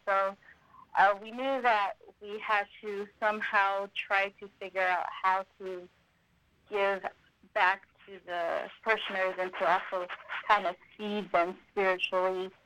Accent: Sacramento, California, United States; I did. Was born and raised in Sacramento.

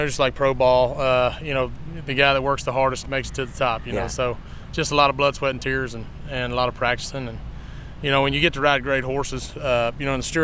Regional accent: Mississippi, United States; Mississippi. Yeah. I'm living about 30 minutes just south of Memphis, Tennessee.

